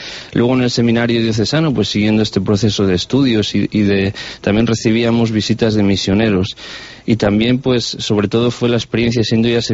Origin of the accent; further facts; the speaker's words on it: Ólvega, Castile and León, Spain; also born or lived in Burgo de Osma; yo nací en Olvega, allá pues viví mi infancia, participaba de la parroquia, pero luego pues tempranito pues fui para Burgo de Osma, fui al seminario diocesano Santo Domingo de Guzmán, como dices ahí tengo raíces porque mi madre pues es de Osma, tengo familia en Burgo de Osma.